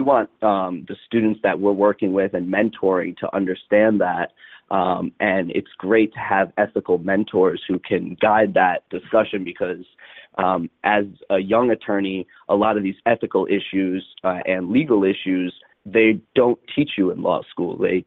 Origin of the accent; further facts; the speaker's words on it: New York, United States; moved away as an adult; now in California, United States; I'm from New York, moved out here 3 years ago to go to law school.